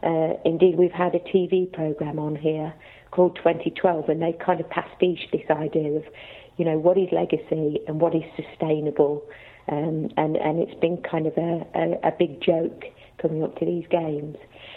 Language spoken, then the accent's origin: English; Leicester, East Midlands, United Kingdom; not just because I'm from Leicester